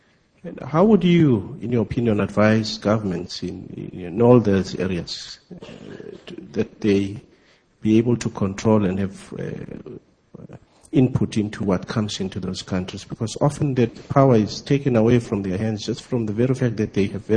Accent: South Africa; from South Africa.

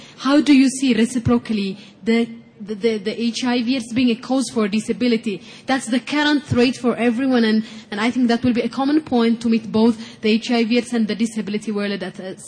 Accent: Ethiopia; English is a second language; I'm from Ethiopia.

